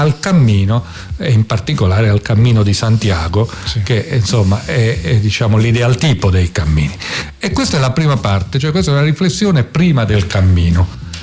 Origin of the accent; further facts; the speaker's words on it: L'Aquila, Abruzzo, Italy; Vede, non soltanto perché noi siamo dell'Aquila.